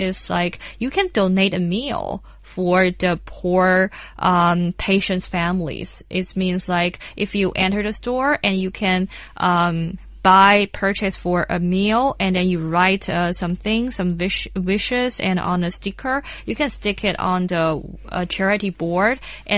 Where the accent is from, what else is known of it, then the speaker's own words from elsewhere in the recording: Tianjin, China; because I will go back to my hometown Tianjin